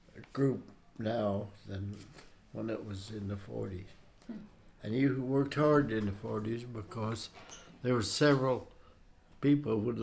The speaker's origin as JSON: {"language": "English", "region": "Missouri", "country": "United States", "tie": "born there", "said": "I was born in Missouri, right across the river from Fort Leavenworth, Kansas."}